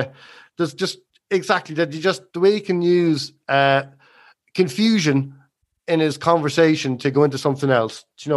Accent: Leinster, Ireland; we're living in Meath and, close to my hometown.

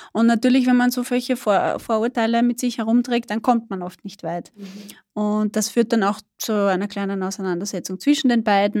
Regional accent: Burgenland, Austria; also bei uns im Burgenland ist es üblich, ich weiß nicht, ob es in anderen Bundesländern wird es wahrscheinlich auch so sein

